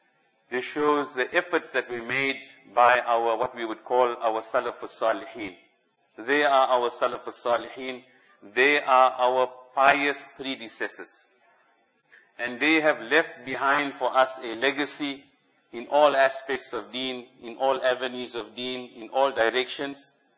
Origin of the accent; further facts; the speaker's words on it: Durban, KwaZulu-Natal, South Africa; now in Port Elizabeth, South Africa; I am from Durban. I've lived all my life here, and then I moved over to PE, Port Elizabeth. So I feel at home in this place.